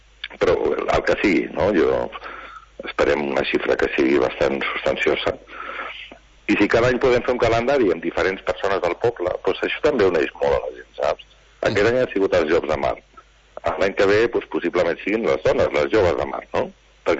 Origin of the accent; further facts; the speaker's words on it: Barcelona, Catalonia, Spain; born there; also born or lived in Menorca; encara que jo vaig néixer a Barcelona